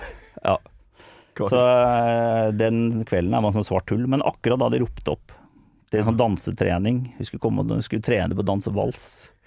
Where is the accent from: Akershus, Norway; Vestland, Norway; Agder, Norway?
Akershus, Norway; Lørenskog; Nei, fra Lørenskog.